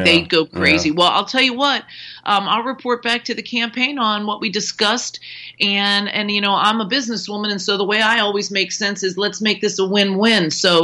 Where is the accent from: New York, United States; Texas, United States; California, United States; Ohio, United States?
California, United States; No, it isn't. I'm from Orange County too